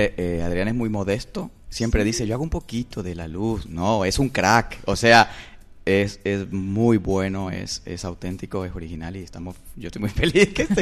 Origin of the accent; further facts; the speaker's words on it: Mérida, Venezuela; Y siempre quería hablar de mi país, de mi tierra, porque yo soy de Mérida.